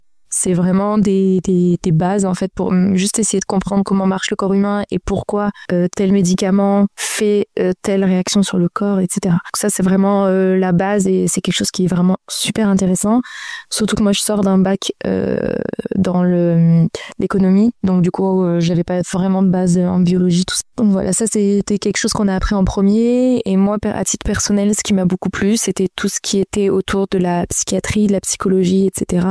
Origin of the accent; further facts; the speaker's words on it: Auvergne-Rhône-Alpes, France; je viens de France, donc en métropole. J'ai grandi chez mes parents en Ardèche, toute mon enfance je l'ai passée en Ardèche, et j'ai commencé à étudier en sortant du lycée à Lyon.